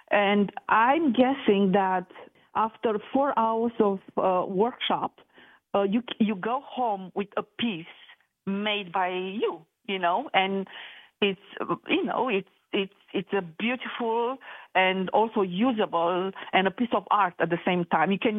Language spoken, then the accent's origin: English; Romania; I'm originally from Romania. It's a country in Eastern Europe. I was born in 1975 under communism.